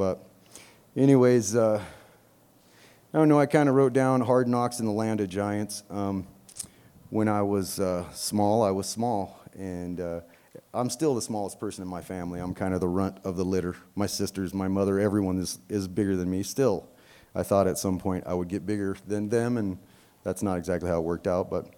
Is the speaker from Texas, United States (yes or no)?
yes; Texas, United States; because I grew up down in Texas, and we had Dairy King instead of Dairy Queen